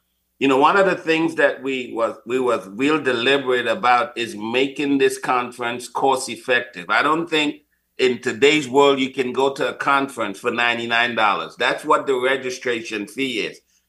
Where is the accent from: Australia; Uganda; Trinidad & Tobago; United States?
Trinidad & Tobago; I've taken her to even speak in Trinidad, my home country.